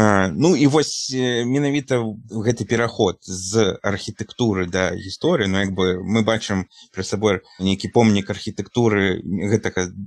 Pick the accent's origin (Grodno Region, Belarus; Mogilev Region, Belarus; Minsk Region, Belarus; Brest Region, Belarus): Minsk Region, Belarus; Maladzyechna; now in Zaslawye, Belarus; Ну, я просто зараз жыву ў Заслаўі, мы пасля вяселля з жонкай мы перабраліся ў Заслаўе, бо я на Радашкоўіча, я з Маладзечня, мы такую сярэднюю кропку выбралі.